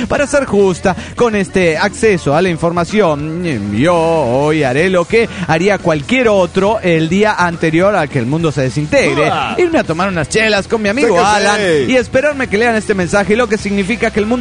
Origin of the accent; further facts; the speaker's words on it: Aguascalientes, Mexico; also born or lived in Mexico City; yo en realidad nací en el DF mexicano